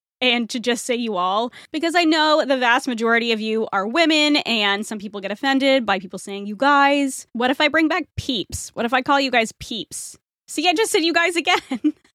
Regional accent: New England, United States; I'm from New England, and I have said you guys my entire life.

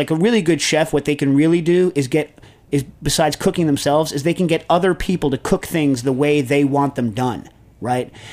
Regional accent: New York, United States; I grew up around New York loving the hell out of them.

